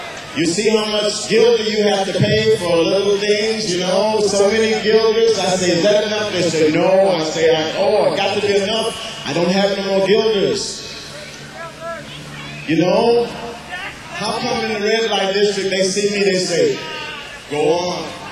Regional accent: Mississippi, United States; In the United States, I live in Mississippi. I'm from Mississippi.

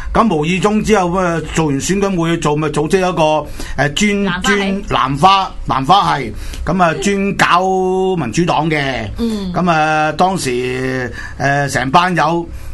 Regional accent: Hong Kong; 九七前我哋香港点样款？九七之后沦陷咗差唔多二十年啦

